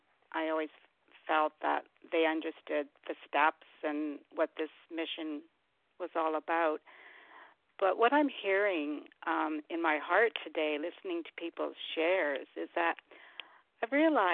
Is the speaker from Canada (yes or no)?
yes; Ontario, Canada; and I'm from Ontario, Canada.